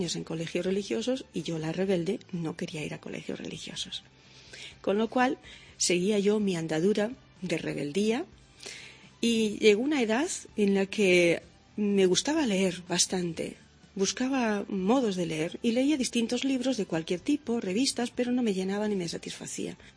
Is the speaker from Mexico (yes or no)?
no; Palencia, Castile and León, Spain; soy de Palencia, soy castellana, de una familia cristiana, católica, somos mis padres y tres hermanos, yo soy la hermana menor.